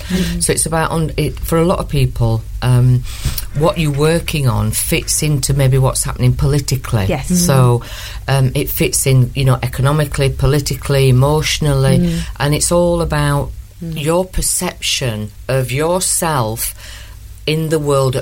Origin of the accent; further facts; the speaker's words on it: Yorkshire and the Humber, United Kingdom; accent: Yorkshire; And I said, hang on a minute, right, in my good Yorkshire accent, you know.